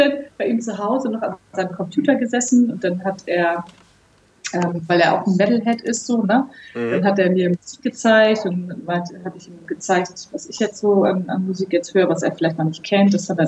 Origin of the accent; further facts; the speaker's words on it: Germany; Ich sehe, ich komme aus Deutschland, ich will nach Rumänien.